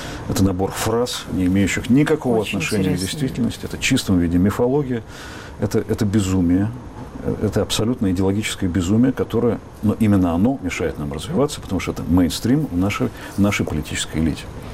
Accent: Germany; Russian is a second language; Я бы с мизинца начал, нет? Я немец.

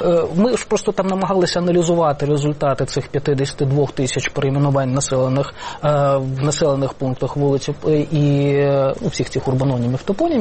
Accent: Kharkiv Oblast, Ukraine; це на Чугуївщині, моя рідна Харківщина.

